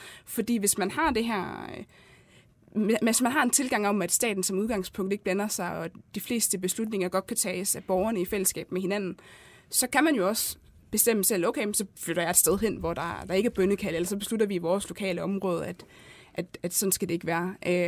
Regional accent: Region of Southern Denmark, Denmark; now in Aarhus, Denmark; Jeg kommer faktisk fra Fyn af, men jeg bor i Aarhus.

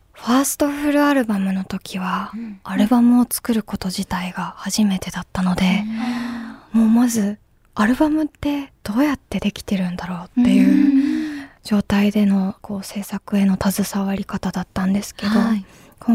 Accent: Amami Oshima, Kagoshima, Japan; 奄美大島出身なんですけど、

